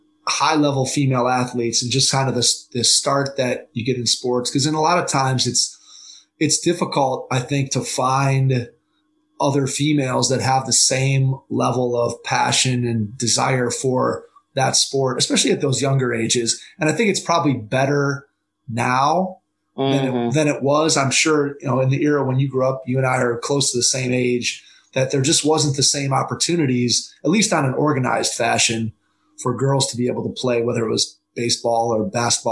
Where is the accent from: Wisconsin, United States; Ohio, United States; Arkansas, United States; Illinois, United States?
Ohio, United States; Cleveland; I grew up here in Cleveland